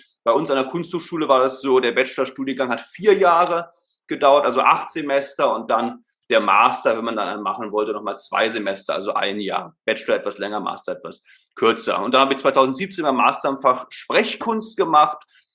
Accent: Berlin, Germany; now in Stuttgart, Germany; Geboren, aufgewachsen bin ich ursprünglich in Berlin. Leben tue ich jetzt, wie gesagt, in Stuttgart.

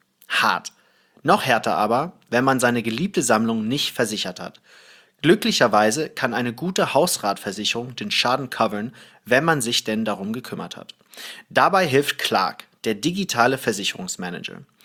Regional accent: Thailand; Naja, ich bin ja im Ausland aufgewachsen, in Thailand

